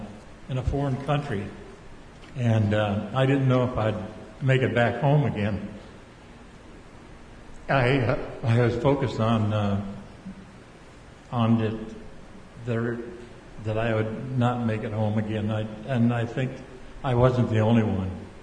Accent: Fort Dodge, Iowa, United States; it's one time when I was in my hometown of Fort Dodge

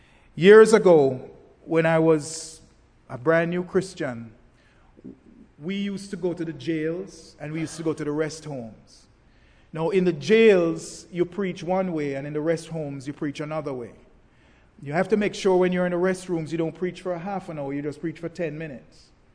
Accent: Jamaica; but sir, I'm just as Jamaican as you are.

